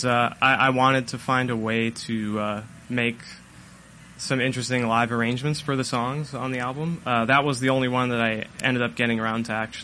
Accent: White Rock, British Columbia, Canada; I was living like by myself basically in the home that my sister and I grew up in White Rock.

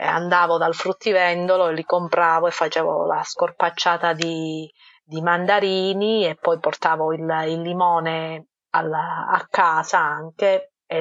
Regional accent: Calabria, Italy; io, vabbè, vengo dalla Calabria, si sente dal mio accento, anche se molti mi scambiano per siciliana

